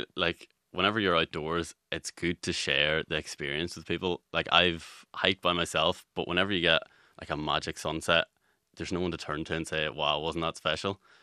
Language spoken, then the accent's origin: English; Northern Ireland, United Kingdom; now in Ireland; I'm from Tyrone, so I'm going to have a bit of a bias, but I actually live in Donegal